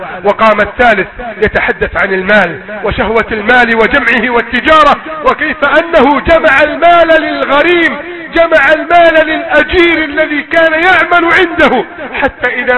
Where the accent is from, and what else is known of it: Egypt